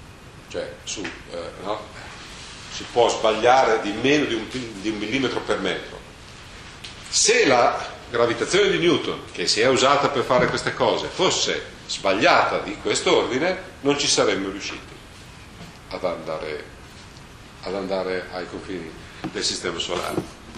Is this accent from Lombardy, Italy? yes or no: yes; Lombardy, Italy; Ci sono ancora dei proverbi al mio paese, io sono vicino a Mantova